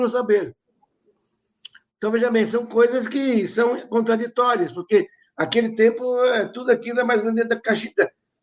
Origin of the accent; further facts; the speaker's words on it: Rodeio, Santa Catarina, Brazil; eu quando fui para o primeiro primário lá de, na minha terra, Rodeio, que tem 10 mil habitantes hoje, mais ou menos, não chega a isso.